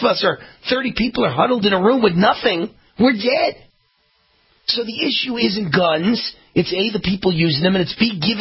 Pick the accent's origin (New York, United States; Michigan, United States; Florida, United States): New York, United States; Why? I grew up in New York. I'll always be a Yankee fan.